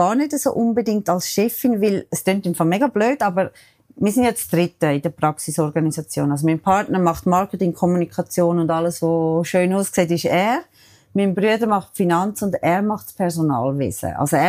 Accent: Zurich, Switzerland; ich als Zürcherin. Ich habe damals in Bülach geschafft und ich bin halt wirklich der Zürich-Mensch. Ich bin da aufgewachsen.

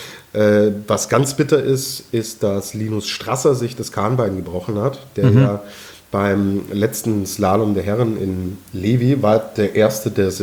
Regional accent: Austria

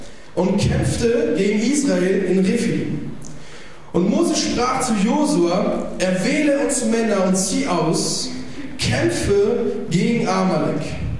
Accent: Italy; Ich bin auch Italiener, von daher ist es auch gar kein Ding so.

